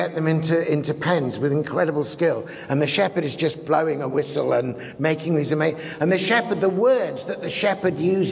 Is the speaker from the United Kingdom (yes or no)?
yes; England, United Kingdom; also born or lived in Scotland; Now, I was brought up in England and in Scotland